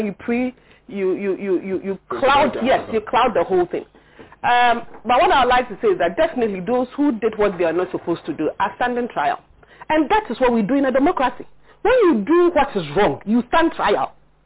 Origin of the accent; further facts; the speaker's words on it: Techiman, Bono East, Ghana; I come from Techiman South. I was there.